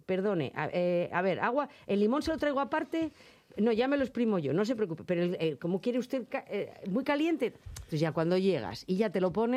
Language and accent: Spanish; Madrid, Community of Madrid, Spain; Pues eso digo, pues de Madrid, mi pueblo es Madrid.